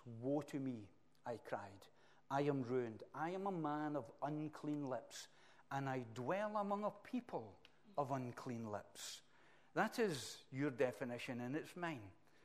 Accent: Glasgow, Scotland, United Kingdom; I can say whatever I want any way that I want to say. Really?

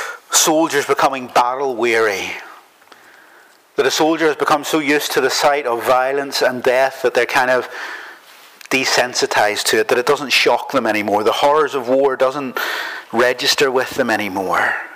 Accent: Northern Ireland, United Kingdom; Look, I'm Northern Irish, I get it.

